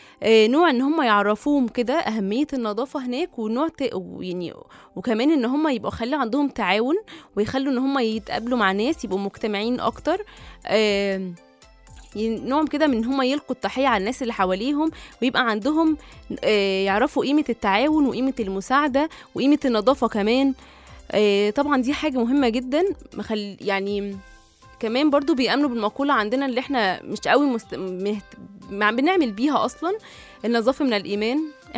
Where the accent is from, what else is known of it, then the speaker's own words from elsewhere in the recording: Egypt; احنا كشعب، يعني احنا كشعب مصري